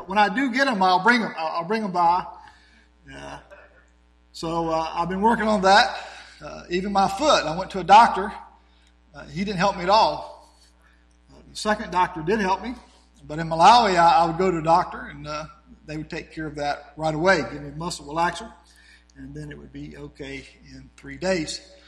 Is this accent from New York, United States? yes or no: no; Portsmouth, Virginia, United States; Although I grew up in Portsmouth, Virginia, so I've been through a lot of hurricanes.